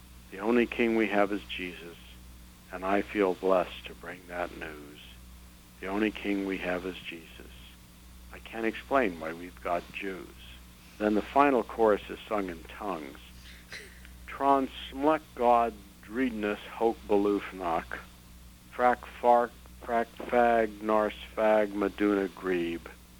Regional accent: Missouri, United States; I know it rhymes with tomato, but I'm from Missouri, and I just couldn't bring myself to say tomato.

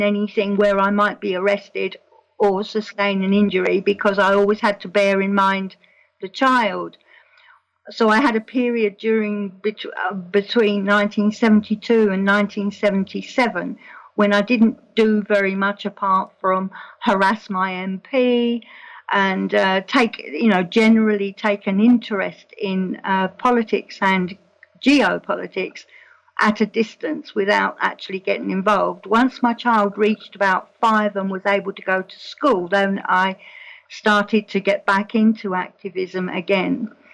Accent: London, United Kingdom; I was born in London. And immediately at the back of my house was a bomb crater. And that's where I played when I was a child.

